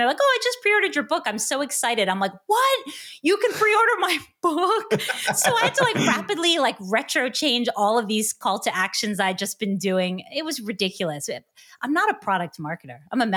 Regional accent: East Coast, United States; I grew up in the East Coast and the humidity and just the hell that every summer would be. I grew up without air conditioning. And when I moved to the West Coast, I was like, this is a revelation.

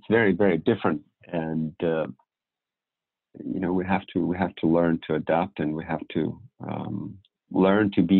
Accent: Belarus; I am originally from Belarus.

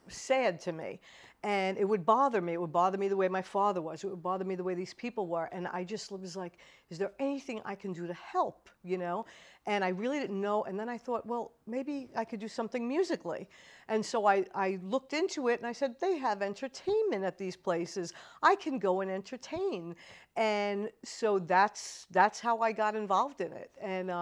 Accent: Brooklyn, New York, United States; Well, I grew up in Brooklyn, New York. And so there were quite a few guys who played guitar from my neighborhood.

